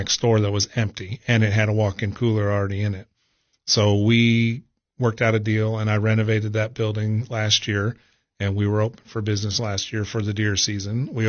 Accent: Ohio, United States; also born or lived in Midwest; now in Middle Tennessee, United States; I grew up kind of all over, mostly in Ohio, but my dad was with Sears and Roebuck for years, and we moved throughout the Midwest.

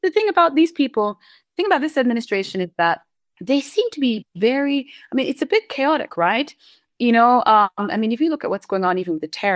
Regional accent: United States; I mean, I'm an American, so I'm biased, but I think American people are ultimately quite fair.

